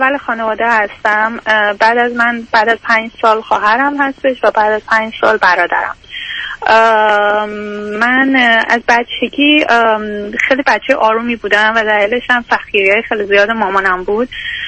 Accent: Iran; moved away as an adult; now in Canada; بعد از لیسانس هم که از ایران اومدم بیرون، فوق لیسانس هم و خارج از ایران خوندم، الان هم کانادا هستم به همراه خانوادم.

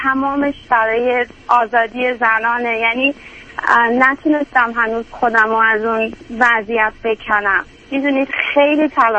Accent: Iran; moved away; با اینکه خب با شرایط بسیار سختی من از ایران اومدم، یعنی فکرشو بکنین من از پشت بوم خونه فرار کردم

